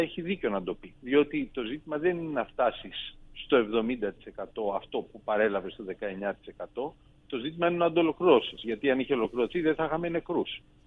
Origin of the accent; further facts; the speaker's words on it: Peloponnese, Greece; Εγώ κατάγομαι από την Πελοπόννησο και να σας πω ότι όλη μου την παιδική ηλικία πηγαίνω ερχόμουν στο χωριό του παππού μου και τη γιαγιά μου με το τρένο.